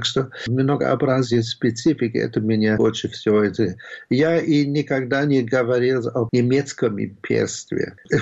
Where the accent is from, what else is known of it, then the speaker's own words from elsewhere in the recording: Berlin, Germany; Russian is a second language; мы были в Баварии эвакуированы и вернулись на Восточный Берлин. Так что я вырос в Восточном Берлине, хотел заниматься русским языком, но не дали мне, что было странно, и я переехал, не бежавший, переехал в Западный Берлин.